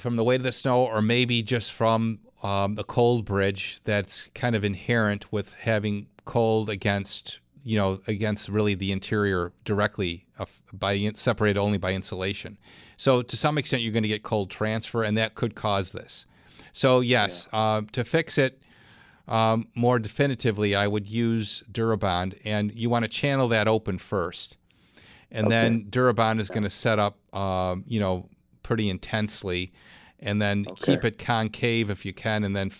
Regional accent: Clarence, United States; Let's go to Clarence. That's my hometown.

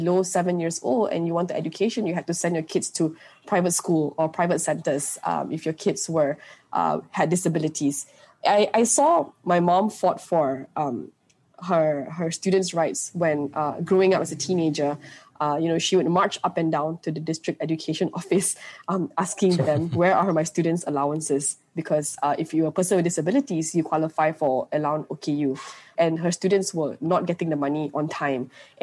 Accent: Miri, Sarawak, Malaysia; also born or lived in United States; But I grew up in Miri, Sarawak as well because we moved there when I was younger.

